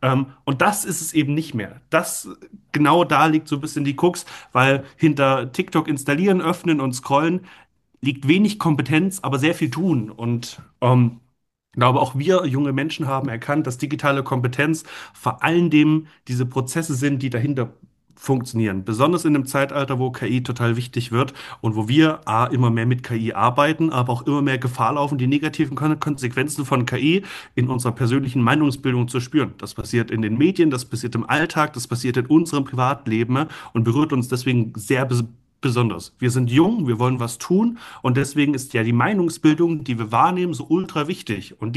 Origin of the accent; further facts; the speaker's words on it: Baden-Württemberg, Germany; dass auch bei uns in Baden-Württemberg das Handyverbot ein ganz großes Thema war